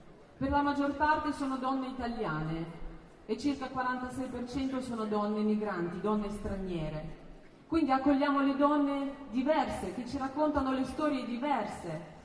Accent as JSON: {"language": "Italian", "country": "Russia", "second_language": "Italian", "lives_now": "Italy", "said": "Io sono russa e ho 42 anni."}